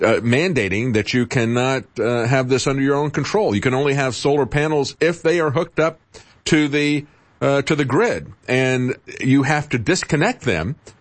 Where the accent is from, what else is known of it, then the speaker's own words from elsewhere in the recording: Florida, United States; I remember growing up in Florida